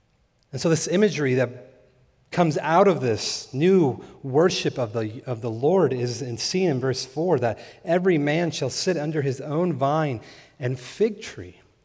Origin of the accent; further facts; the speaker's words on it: California, United States; Growing up in California, my family and I would often take road trips, and we lived in the high desert of California